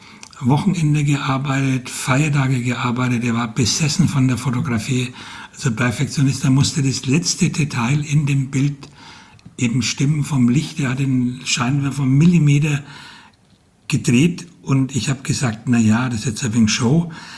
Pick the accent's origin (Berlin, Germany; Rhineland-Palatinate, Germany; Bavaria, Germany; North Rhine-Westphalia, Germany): Bavaria, Germany; born there; accent: Franconian; Und ich habe meinen fränkischen Dialekt so ein bisschen runtergedimmt, damit man mich verstanden hat.